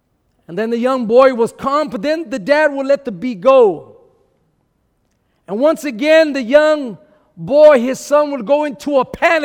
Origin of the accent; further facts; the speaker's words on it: Texas, United States; also born or lived in California; now in Milwaukee, United States; I'm originally from South Texas. Then I was in California for a good season there in the ministry of Victor Outreach. But when I came here to shepherd and pastor the beautiful city of Milwaukee